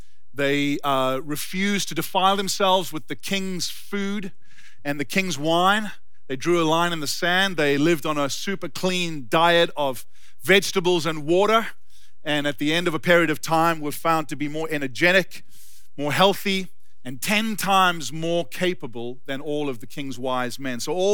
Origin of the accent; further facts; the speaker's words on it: South Africa; now in California, United States; I grew up in South Africa, for those of you who don't know me, and worked in this restaurant, this steakhouse, while I was doing my education degree.